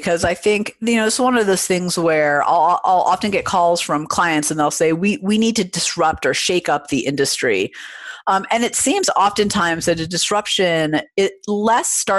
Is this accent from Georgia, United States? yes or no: no; Oakland, California, United States; By the way, I'm originally from Oakland